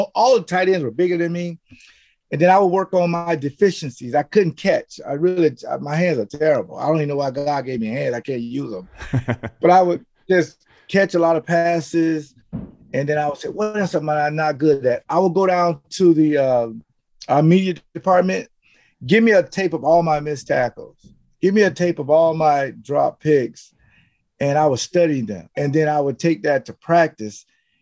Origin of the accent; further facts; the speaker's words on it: the South, United States; I'm from the South.